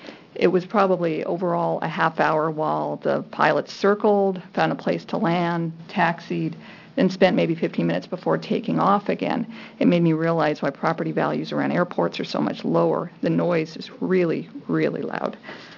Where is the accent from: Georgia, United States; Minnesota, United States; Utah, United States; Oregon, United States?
Oregon, United States; Portland; I'm from Portland.